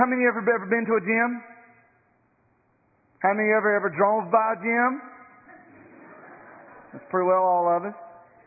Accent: United States; I'm from Cleveland County. I need a little help from time to time.

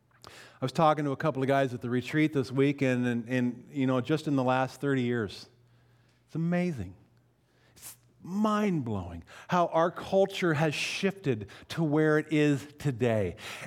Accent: Winthrop, Washington, United States; I grew up in Winthrop, Washington. And after the ditches were turned off and the fall rolled into winter, we had snow forever.

